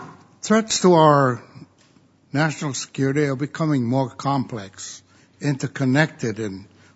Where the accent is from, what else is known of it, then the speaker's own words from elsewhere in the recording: Hawaii, United States; Because of the rich cultural and linguistic diversity in my home state of Hawaii